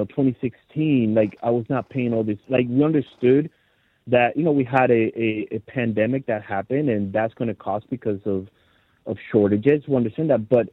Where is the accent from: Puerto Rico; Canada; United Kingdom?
Puerto Rico; I'm a Latino. I'm from Puerto Rico.